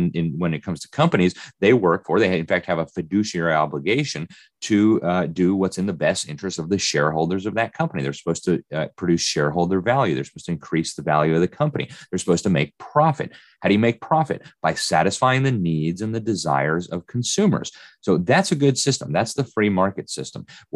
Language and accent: English; Mexico; also born or lived in Mexico City; I grew up in Mexico. I spent 7 years in Mexico City